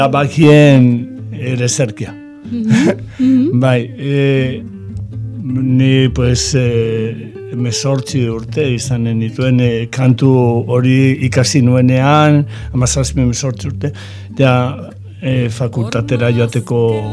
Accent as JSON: {"language": "Basque", "town": "San Sebastián", "region": "Basque Country", "country": "Spain", "tie": "born there", "said": "nire aurrekoek Nafarra ziren, Donostebekoak, ni ja Donostin jaio nintzen, gurasoak etorri ziren Donostira"}